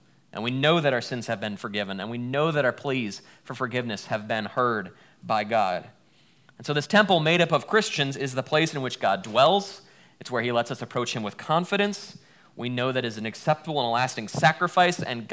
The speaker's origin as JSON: {"language": "English", "country": "United States", "said": "I don't know why I'm American."}